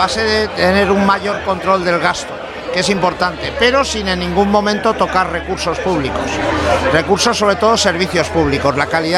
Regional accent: Valencian Community, Spain; los que somos de Alicante, pues allí a veces aprovechamos los días que dormimos allí para juntarnos un rato.

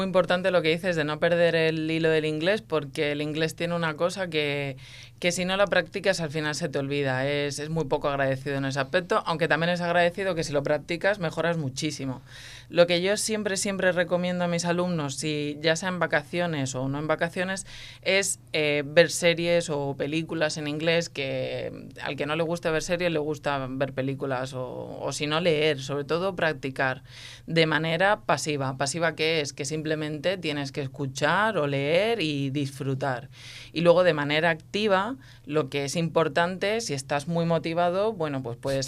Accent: Torrevieja, Valencian Community, Spain; Yo vengo de la costa, vengo de Torrevieja

